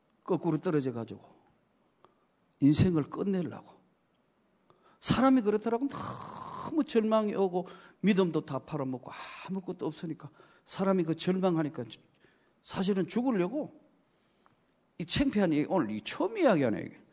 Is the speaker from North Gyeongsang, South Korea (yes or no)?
no; Daegu, South Korea; moved away as an adult; now in Seoul, South Korea; 친한 친구니까 몸이 아파가 이제 고향인 대구에서 올라왔어. 올라와가 그 친구 보고 나니까